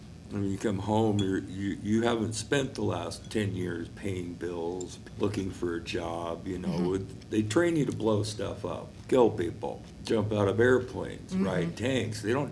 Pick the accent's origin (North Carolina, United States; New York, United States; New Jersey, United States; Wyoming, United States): Wyoming, United States; Gillette; I was born in Gillette.